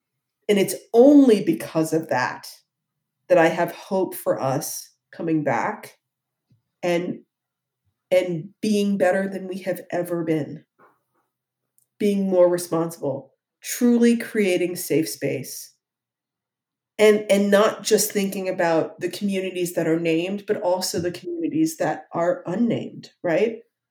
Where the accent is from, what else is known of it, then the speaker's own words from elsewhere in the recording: Ohio, United States; I'm from Ohio. I cried over that 3 days ago.